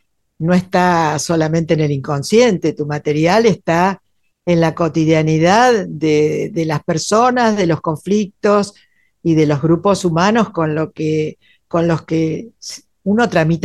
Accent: Buenos Aires, Argentina; Yo soy porteña, pero no lo digo con orgullo.

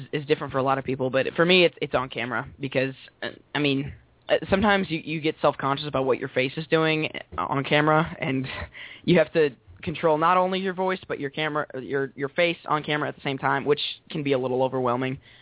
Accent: St. Louis, Missouri, United States; I'm from St. Louis originally, and when I was 7, I was taking singing lessons

